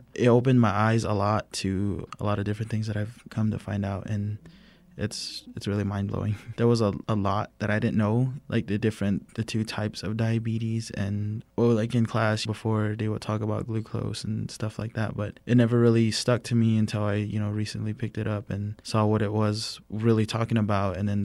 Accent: San Felipe Pueblo, New Mexico, United States; Hello everyone … from San Felipe, I'm 19.

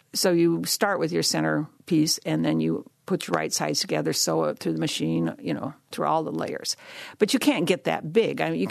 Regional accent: Mount Carmel, Iowa, United States; Well, that one is the depiction of my hometown in Iowa, Mount Carmel, Iowa. And that is a town of 100 people.

